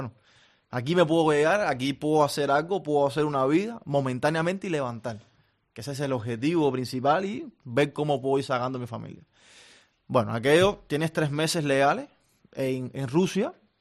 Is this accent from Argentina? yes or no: no; Cuba; now in Russia; Pero como todo cubano, que nunca ha salido de Cuba, porque yo directamente nunca había ido.